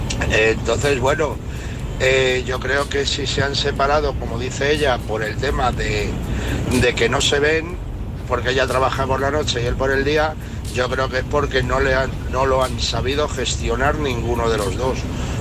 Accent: Toledo, Castilla-La Mancha, Spain; de Toledo, ya dirección Valencia, en ruta.

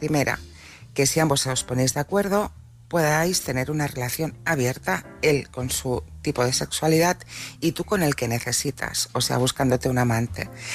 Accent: Barcelona, Catalonia, Spain; de Barcelona.

